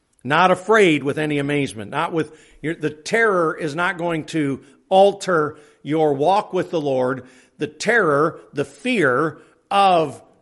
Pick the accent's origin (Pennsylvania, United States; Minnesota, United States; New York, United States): Pennsylvania, United States; I was raised in Pennsylvania.